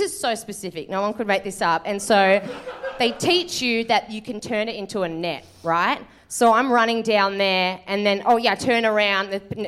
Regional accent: Manchester, North West England, United Kingdom; I'm from Manchester.

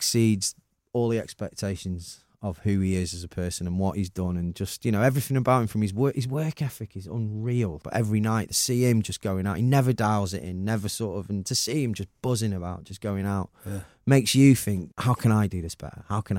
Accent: Manchester, North West England, United Kingdom; I'm so proud of being Mancunian and going around the world and waiting for, oh, from Manchester

